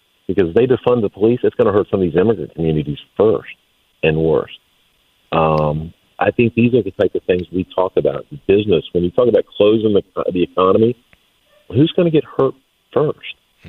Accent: Virginia Beach, Virginia, United States; also born or lived in Norfolk; I was born in DePaul Hospital in Norfolk. Grew up in Virginia Beach.

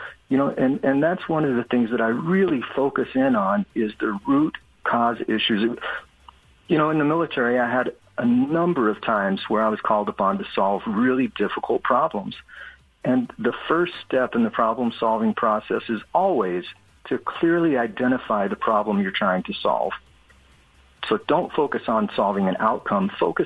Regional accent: Texas, United States; moved away as an adult; I'm originally from Texas, and I came up here in 1989 as a young private. And I fell in love with the place because where I grew up in Texas was just a desert, and I had to drive 3 hours to get to a lake.

